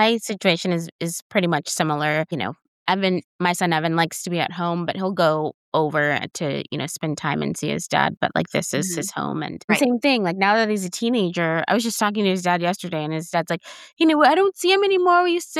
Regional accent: San Francisco, California, United States; And I'm from San Francisco. So I'm like, I can't picture that in Texas.

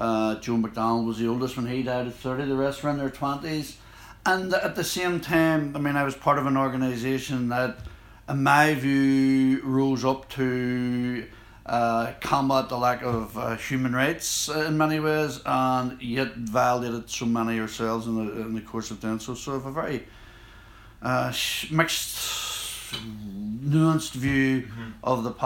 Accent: Belfast, Northern Ireland, United Kingdom; Well, I grew up in Belfast

